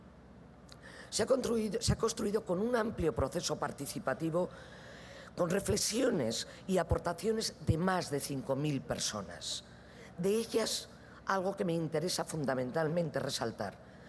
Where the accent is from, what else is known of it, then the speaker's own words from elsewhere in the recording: Basque Country, Spain; Este proyecto Ecoeuskadi 2020 recoge la visión de nuestro país sobre el futuro y ha establecido 9 objetivos estratégicos sobre los que vamos a trabajar. Muy por encima, lo primero que nos interesa, uno de los objetivos, es posicionar al País Vasco como